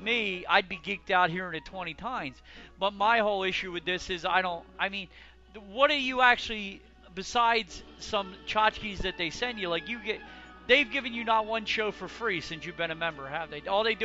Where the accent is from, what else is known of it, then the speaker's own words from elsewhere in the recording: New Jersey, United States; and I'm an idiot from New Jersey